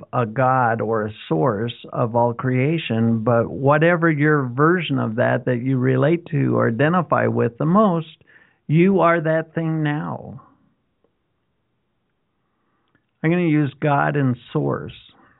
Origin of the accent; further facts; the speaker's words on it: Utah, United States; I was raised in Utah in a Mormon household